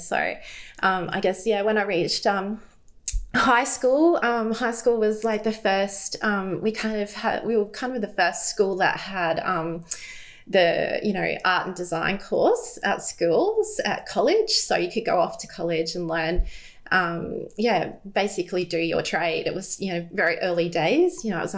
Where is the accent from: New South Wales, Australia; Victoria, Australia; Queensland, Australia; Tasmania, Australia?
Queensland, Australia; Brisbane; I grew up in Brisbane. We've always lived here. We lived over the south side as such, as I call it. And then I met my husband and moved over to the north side of Brisbane now.